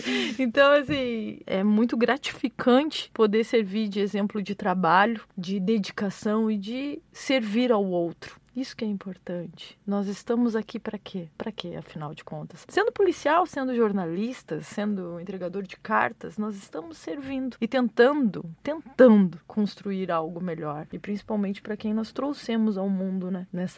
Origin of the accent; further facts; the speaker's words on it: Pelotas, Rio Grande do Sul, Brazil; nós somos de Pelotas, só eu e ele, então não tem rede de apoio